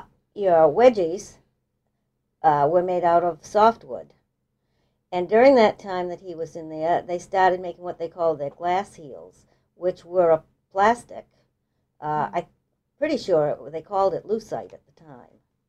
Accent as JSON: {"language": "English", "town": "Auburn", "country": "United States", "tie": "born or raised there", "said": "Here in Auburn."}